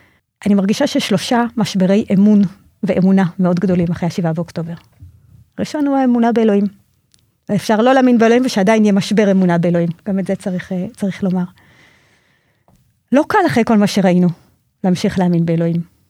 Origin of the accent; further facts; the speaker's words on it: Haifa, Haifa District, Israel; אני חיפאית